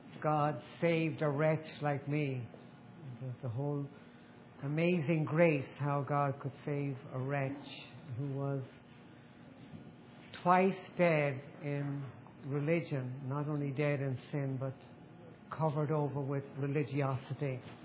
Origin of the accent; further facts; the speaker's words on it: Ireland; born there; I was born in Ireland in a very devout Catholic family.